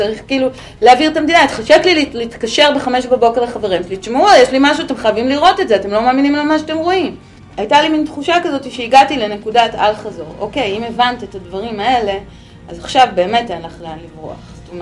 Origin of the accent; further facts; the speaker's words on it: Tel Aviv, Tel Aviv District, Israel; אני באה מבית אשכנזי, צפון תל אביבית, חילונית גאה